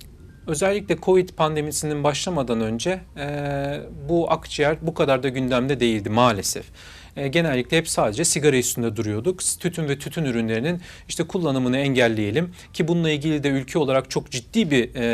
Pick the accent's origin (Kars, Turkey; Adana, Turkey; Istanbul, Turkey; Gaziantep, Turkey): Istanbul, Turkey; born there; 1975 İstanbul doğumluyum.